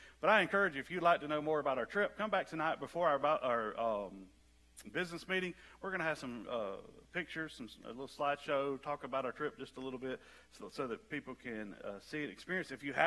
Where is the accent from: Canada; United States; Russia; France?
United States; Alabama; Now, I grew up in the Deep South. I was the buckle belt of Alabama. I grew up in a town where you could throw a rock in any direction and hit a church.